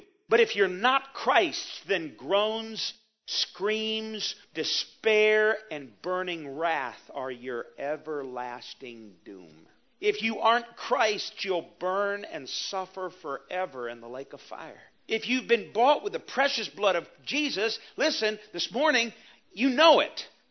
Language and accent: English; Wellington, Kansas, United States; born there; I was born here. I was born here. I was born in Wellington, Kansas.